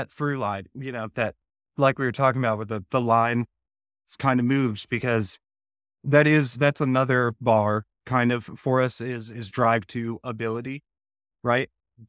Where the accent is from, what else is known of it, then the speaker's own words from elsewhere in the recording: Florida, United States; now in Charleston, United States; I live in Charleston, South Carolina. I'm from Florida.